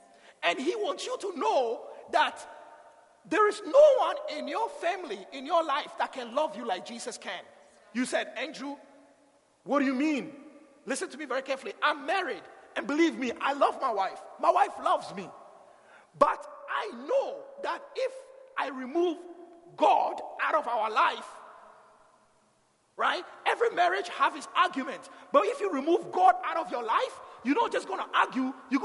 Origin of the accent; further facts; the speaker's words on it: Hamilton, Ontario, Canada; Look at Hamilton. I grew up in Hamilton.